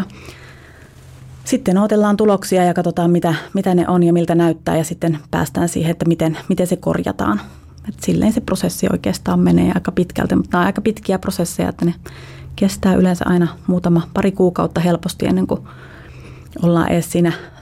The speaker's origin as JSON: {"language": "Finnish", "region": "Central Finland", "country": "Finland", "said": "Keski-Suomesta, mistä mä oon kotoisin"}